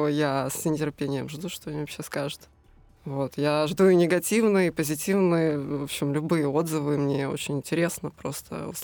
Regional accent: Azov, Rostov Oblast, Russia; born there; now in Saint Petersburg, Russia; Я родилась в Азове, это Ростовская область.

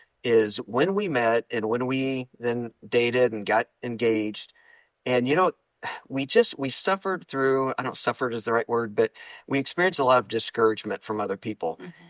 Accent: St. Louis, Missouri, United States; I grew up in the St. Louis area as a Cardinals fan, and we've got a friendly conversation that goes on all the time about that.

